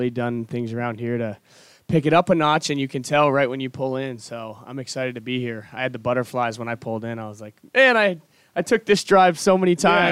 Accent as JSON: {"language": "English", "town": "Missoula", "region": "Montana", "country": "United States", "moved": "as an adult", "lives_now": "Nashville, United States", "said": "it was here in Nashville, which has become my home really since I moved to the big city from Missoula, Montana in 2010."}